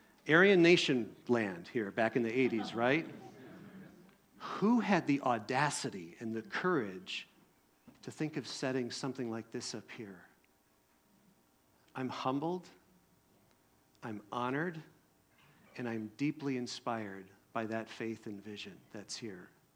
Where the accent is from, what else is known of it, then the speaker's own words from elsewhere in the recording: Wisconsin, United States; born there; this place reminds me of the place I was born in Wisconsin, you know, the happy neighborhood place, you know, that I lived and all that kind of stuff.